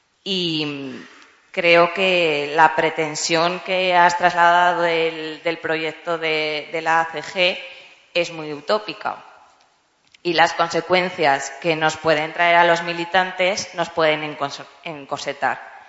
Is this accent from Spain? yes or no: yes; Zaragoza, Aragon, Spain; Voy a hacerte dos cuestiones que hemos hablado aquí algunos de Zaragoza.